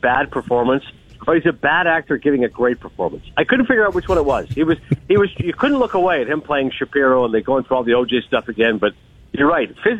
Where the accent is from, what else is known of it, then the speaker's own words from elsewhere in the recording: Canada; as a Canadian, of course my heart's always back home